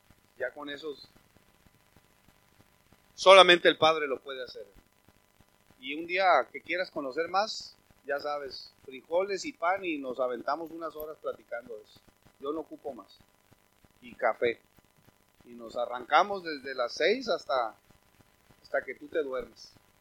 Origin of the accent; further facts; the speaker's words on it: Mexico; born there; Miren, todos los que nacimos aquí en México, nos sabemos el rezo del Padre Nuestro, el Dios te salve y el ángel de la guarda.